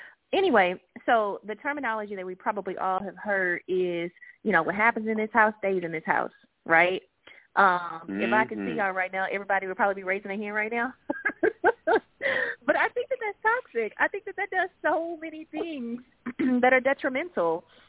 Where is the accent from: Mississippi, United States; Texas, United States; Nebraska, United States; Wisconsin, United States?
Texas, United States; Houston; now in Florida, United States; I'm from Houston. I live in Florida.